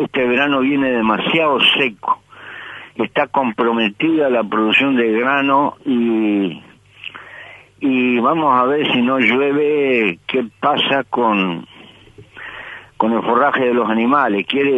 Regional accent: Uruguay; el dilema que tenemos como uruguayos.

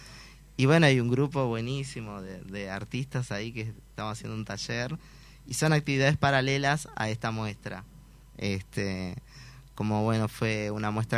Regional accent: Tacuarembó, Uruguay; Y bueno, la explicación no la sé, pero sí soy de Tacuarembó.

